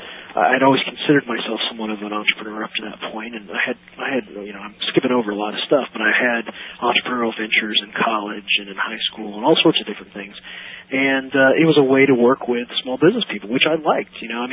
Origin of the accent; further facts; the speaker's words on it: Illinois, United States; I think you know I'm from Illinois, outside of Peoria.